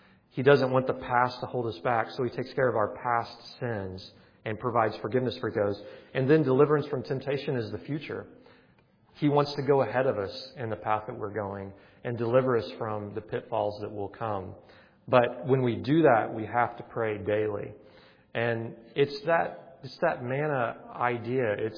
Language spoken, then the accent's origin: English; Missouri, United States; We went on a vacation back to where I grew up in Missouri.